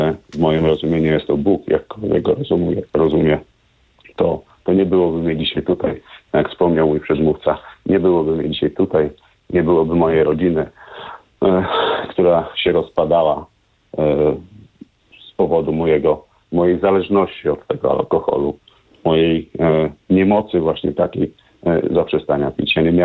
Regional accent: Podolsztyn, Warmian-Masurian Voivodeship, Poland; bo ja pochodzę z Podolsztyna, mieszkaliśmy z tatą

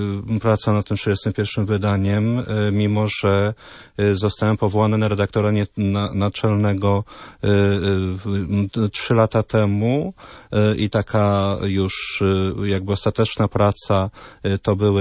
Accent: Dębica, Subcarpathian Voivodeship, Poland; Ja jestem z Podkarpacia, czyli z Dębicy

